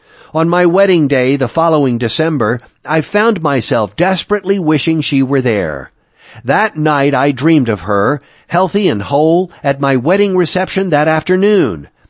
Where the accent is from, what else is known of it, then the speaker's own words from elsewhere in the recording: the South, United States; In that awkward space between teenager and adult, my accent was a symbol of everything I thought I hated about my life in the rural South.